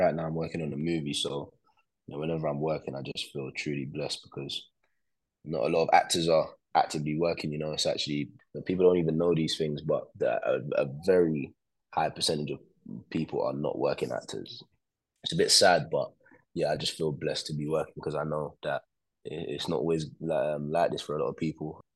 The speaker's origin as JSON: {"language": "English", "region": "London", "country": "United Kingdom", "tie": "born or raised there", "said": "from Jamaica. You know, I grew up in London."}